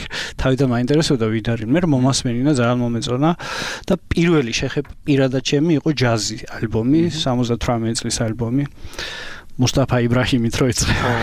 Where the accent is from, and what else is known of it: Kutaisi, Imereti, Georgia; born or raised there